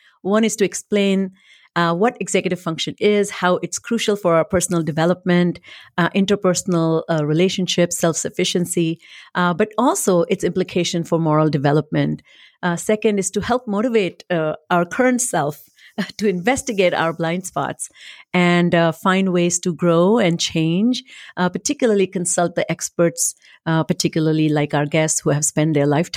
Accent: India; I came from India, never had seen a Christmas tree, never had a Christmas tree, did not know what ornaments were.

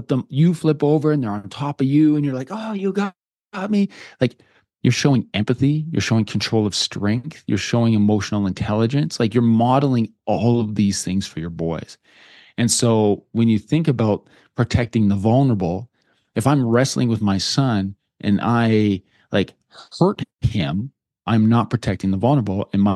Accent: Calgary, Alberta, Canada; also born or lived in Three Hills; I grew up in Calgary, Alberta, which is a city of about 1.6 million people, big center. And then right before I was 12, my family moved to a small town about an hour and 50 minutes northeast of Calgary.

